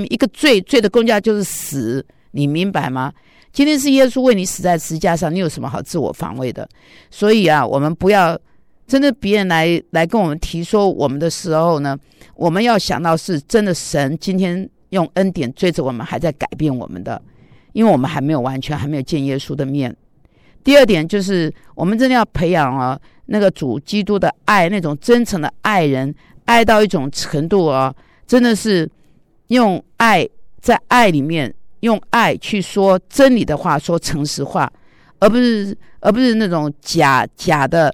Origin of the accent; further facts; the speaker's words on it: China; 那我中国人好客嘛，对吧？